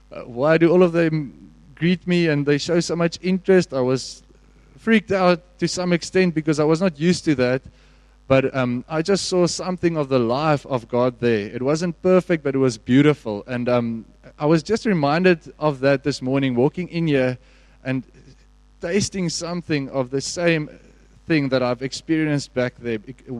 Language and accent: English; Bloemfontein, Free State, South Africa; I come from Bloemfontein originally, born and bred there, studied there, got saved there